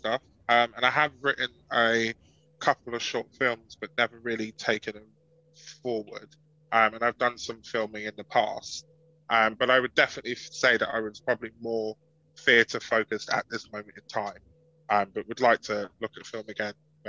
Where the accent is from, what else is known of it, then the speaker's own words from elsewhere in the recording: Manchester, North West England, United Kingdom; I grew up in Manchester